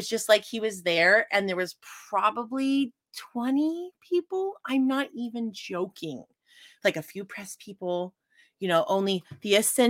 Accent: Alaska, United States; I grew up in Alaska. So New York and New Jersey is really far away, right?

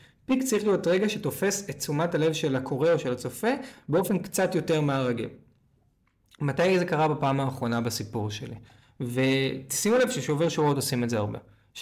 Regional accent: Tel Aviv, Tel Aviv District, Israel; כן, אני תל אביב במקור

